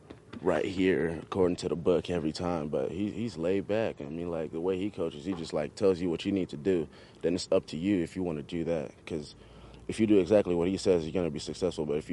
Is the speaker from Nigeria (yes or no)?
yes; Nigeria; I'm Nigerian, so I love this weather, man.